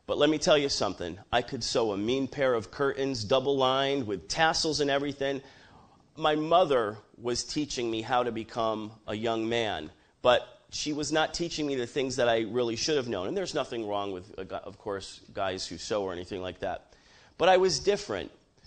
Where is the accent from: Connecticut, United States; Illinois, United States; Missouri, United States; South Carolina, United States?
Connecticut, United States; I'm from Connecticut